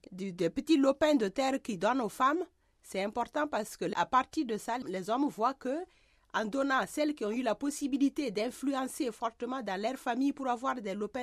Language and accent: French; Burkina Faso; also born or lived in France; Je commence par le Burkina Faso, mon pays d'origine.